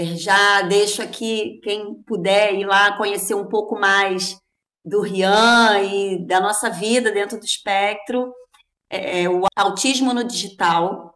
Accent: Rio de Janeiro, Brazil; now in Vila Velha, Brazil; nós moramos em Vila Velha, no Espírito Santo, somos cariocas, mas viemos transferidos para cá por conta do trabalho do meu marido

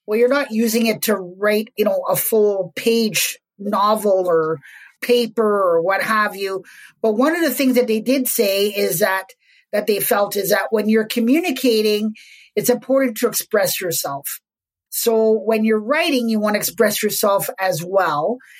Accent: Quebec, Canada; I'm from Quebec, so I speak French and English.

